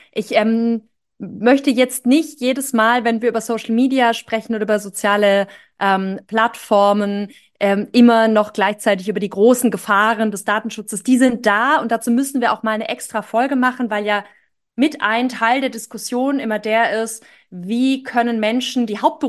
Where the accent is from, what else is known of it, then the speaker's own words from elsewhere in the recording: Baden-Württemberg, Germany; Bei mir in meinem Heimatdorf ist, glaube ich, die dänische Mannschaft im Trainingslager im Schwarzwald.